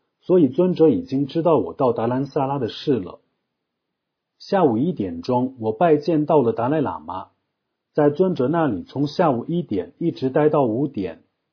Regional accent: Tibet, China; 中国共产党政府给我们西藏人制造了目前的困境，这是我们无法忍受的。

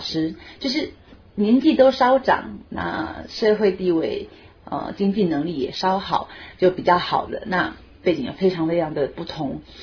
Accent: Taiwan; 那身为台湾人的我们觉得这个时候怎么还能够袖手旁观，

